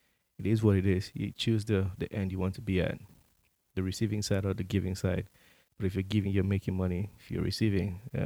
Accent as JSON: {"language": "English", "country": "Nigeria", "said": "I'm Nigerian. That's my story."}